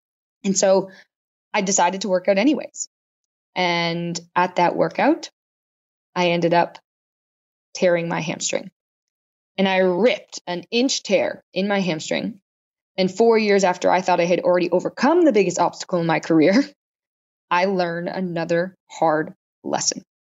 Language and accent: English; Canada; I won a silver medal for Canada because I'm Canadian.